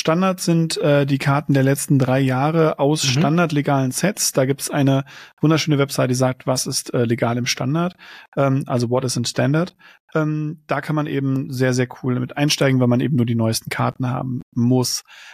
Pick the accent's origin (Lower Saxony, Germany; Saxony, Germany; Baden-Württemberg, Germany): Baden-Württemberg, Germany; Ich komme aus dem Schwarzwald von unten, aus dem Süddeutschland ursprünglich. Und wir waren sehr nah an der französischen Grenze